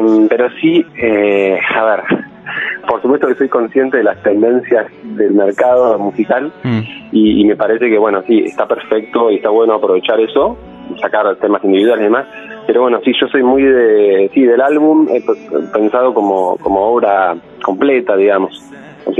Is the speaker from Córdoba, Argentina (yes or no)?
no; Buenos Aires Province, Argentina; Nosotros somos de Buenos Aires, pero de conurbano